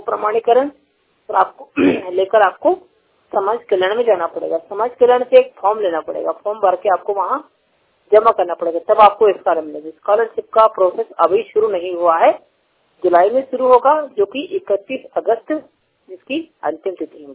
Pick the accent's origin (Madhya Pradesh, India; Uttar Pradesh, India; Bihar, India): Madhya Pradesh, India; now in Gurgaon, India; मैं गुड़गांव हरियाणा से बात कर रहा हूँ क्योंकि मैं मध्य प्रदेश का रहने वाला हूँ, यहाँ काम करता हूँ।